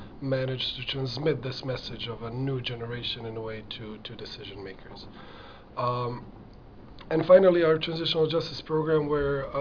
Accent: Petrinja, Sisak-Moslavina County, Croatia; now in Zagreb, Croatia; I'm actually from Petrinja, which is a small town, some 50 kilometers from Zagreb, from the capital. And during the war, I lived in Sisak, which is very close because Petrinja was occupied. And I moved to Zagreb to college and live there.

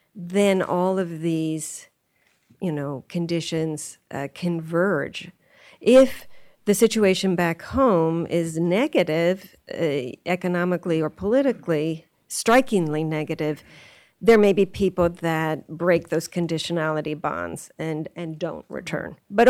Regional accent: California, United States; I'm from California, so this seems like a cold day

